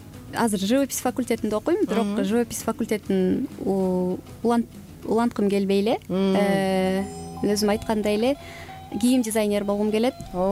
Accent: Sokuluk, Chuy Region, Kyrgyzstan; born there; Мен Чүй облусунун Сокулук районунун Сокулук айылында туулгам. Бирок өзүм туум, түбүм Баткенден. Мен атам дагы, апам дагы Баткенден, Лейлектен болушат. 7 бир тууганмын.

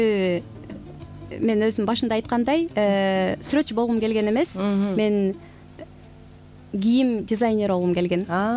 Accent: Sokuluk, Chuy Region, Kyrgyzstan; born there; Мен Чүй облусунун Сокулук районунун Сокулук айылында туулгам. Бирок өзүм туум, түбүм Баткенден. Мен атам дагы, апам дагы Баткенден, Лейлектен болушат. 7 бир тууганмын.

